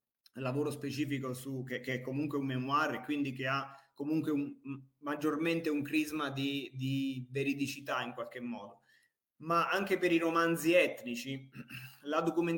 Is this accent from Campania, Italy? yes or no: no; Celano, Abruzzo, Italy; si parla di Celano, il mio paese